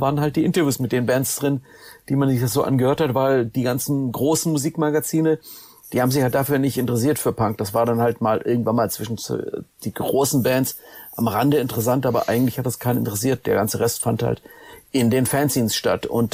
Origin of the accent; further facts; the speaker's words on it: Heidenheim an der Brenz, Baden-Württemberg, Germany; in dem Kaff war, wo ich herkomme, Heidenheim an der Brenz, Ulm die Ecke, einmal die A7 ganz weit runter.